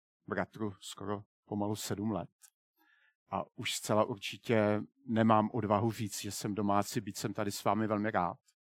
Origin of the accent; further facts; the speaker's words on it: Zlín, Zlín Region, Czechia; A já mu říkám, já jsem taky ze Zlína.